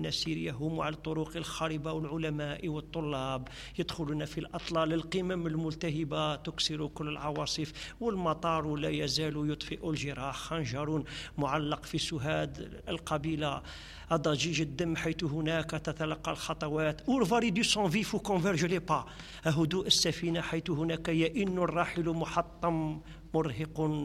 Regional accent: Mostaganem, Mostaganem Province, Algeria; Moussa Ghanem, pour moi, c'est ma ville natale. Je l'appelle ma ruine natale.

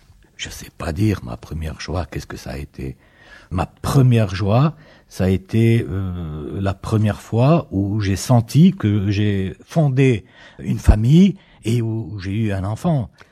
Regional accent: Algiers, Algiers Province, Algeria; moved away; moi j'ai quitté Alger il y a de ça 30 ans.

